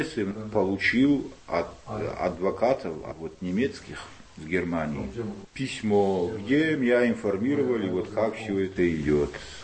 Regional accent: Russia; я ему сказал, что … что я из России

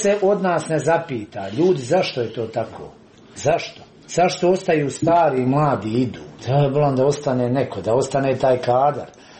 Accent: Bosnia & Herzegovina; born there; Ljudi, ja sam rođen u Bosni i Hercegovini, to je moja zemlja, meni je niko ne može oduzeti.

